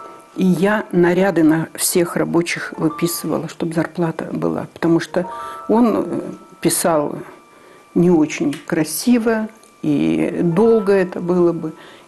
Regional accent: Omsk Oblast, Russia; also born or lived in Ulan-Ude; Я родилась в простой очень семье. Родилась в Улан-Удэ. И всю жизнь мечтала попасть туда и посмотреть, что это за город. Потому что года два мне было, меня увезли оттуда, в Омскую область.

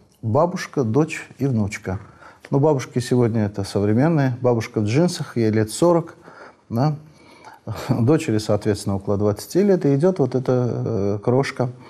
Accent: Azerbaijan; А вот у меня на родине очень интересно

